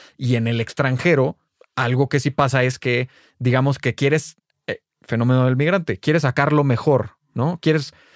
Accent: Mexico; que vengan otras culturas y que se queden con lo mejor de México

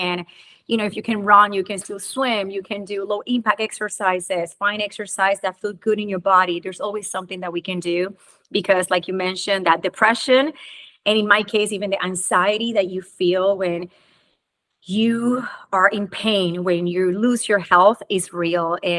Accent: Puerto Rico; now in United States; I've been in the United States for 18 years, and I feel I am an American. So I feel like 50-50, yes, I'm an American, which Puerto Ricans are American, U.S. citizens

